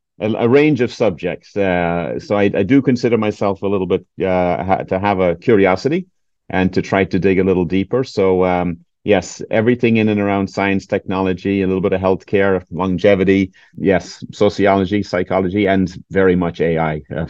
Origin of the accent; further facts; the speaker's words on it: Ireland; also born or lived in United States; now in Portugal; I was born and raised in Ireland, but I've moved around the world. I now live in Portugal as of about 4 months ago. This is the 7th country I've lived in.